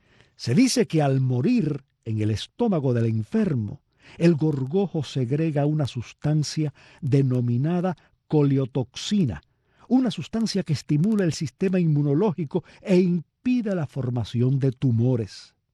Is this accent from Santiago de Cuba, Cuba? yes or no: yes; Palma Soriano, Santiago de Cuba, Cuba; Yo tengo que confesarles que no veo uno desde que era niño, cuando observaba algunas mujeres de mi pueblo, Palma Soriano